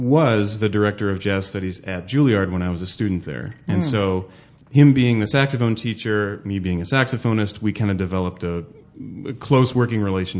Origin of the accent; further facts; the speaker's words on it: Illinois, United States; But, you know, I consider myself a Chicagoan, born and raised in the suburbs.